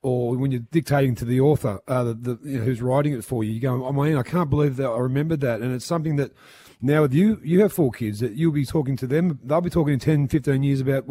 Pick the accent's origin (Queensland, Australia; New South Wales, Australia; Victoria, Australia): New South Wales, Australia; Mount Druitt; I'm from Mount Druitt.